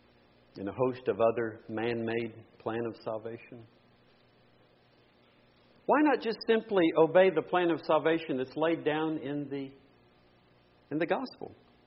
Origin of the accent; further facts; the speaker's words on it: Texas, United States; I was born and raised in Texas on Bluebell ice cream.